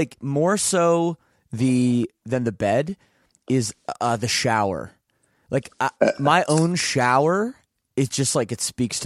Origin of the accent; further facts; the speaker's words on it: Oakville, Ontario, Canada; also born or lived in Toronto; I grew up here in Oakville. And, I lived in Toronto for, 6 years.